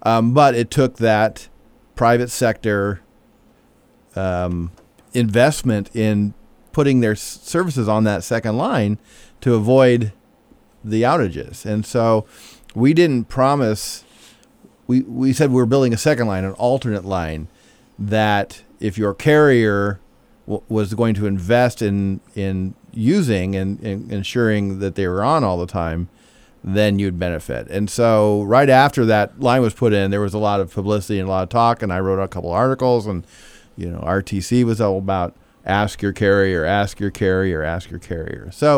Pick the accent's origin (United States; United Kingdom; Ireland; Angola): United States; Miranda, California; Grew up in Miranda, okay. Right. So I knew what the loss of utilities was all about growing up